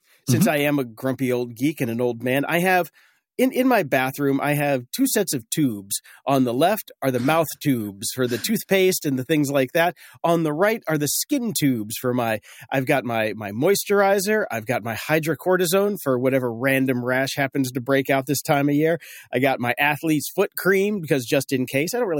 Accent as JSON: {"language": "English", "region": "Midwest", "country": "United States", "said": "I'm from the Midwest where it rained, where we get rain and it's rain."}